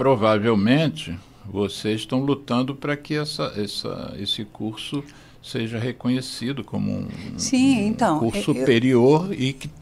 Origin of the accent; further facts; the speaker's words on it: Rio de Janeiro, Brazil; Morou também no meu prédio, quando eu era pequenininho, quando eu nasci lá no Leblon.